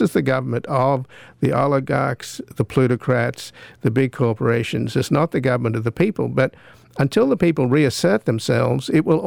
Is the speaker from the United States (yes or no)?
no; Australia; moved away; I'm originally from Australia where there is a social democracy